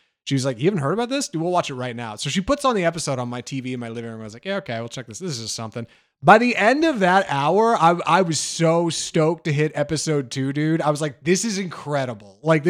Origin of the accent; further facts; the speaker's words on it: Texas, United States; But being that I'm from Texas, I sure feel a relation to it.